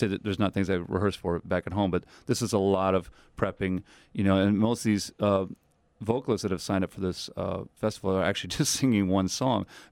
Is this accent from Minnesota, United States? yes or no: no; Illinois, United States; now in New York, United States; I grew up in Illinois. I started my college days at University of Illinois as a classical major